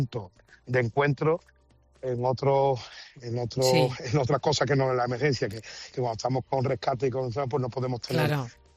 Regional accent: Seville, Andalusia, Spain; yo también soy sevillano, tengo, sí, una empresa, me dedico también al rescate, tengo una empresa de rescate aquí en Sevilla, que es Grúas Torre del Oro.

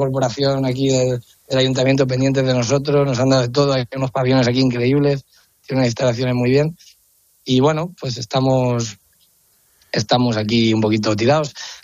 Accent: Aranjuez, Community of Madrid, Spain; Nosotros somos de Aranjuez, que te conocemos de allí también

